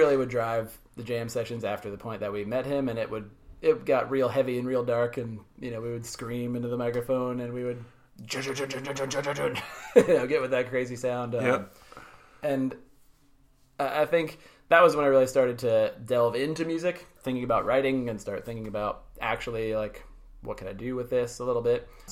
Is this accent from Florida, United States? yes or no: yes; Florida, United States; I grew up in Florida, near Daytona Beach. When I was about 15, we moved away from there, a little bit inland.